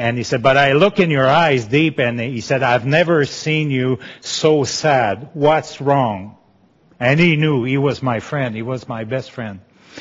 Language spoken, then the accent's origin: English; Quebec, Canada; English is a second language; we learned English there, but I kept my accent. You know, Quebecois love their culture. We hear that, but I don't serve culture. I love culture, but I don't serve my culture.